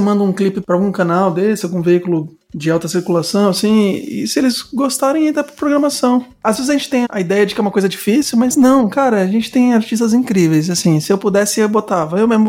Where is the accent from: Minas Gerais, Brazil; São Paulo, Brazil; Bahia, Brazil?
São Paulo, Brazil; Cubatão; now in Guarulhos, Brazil; eu sou de Cubatão, mas eu também chamo Guarulhos de minha cidade. Eu vivo aqui há mais de 30 anos.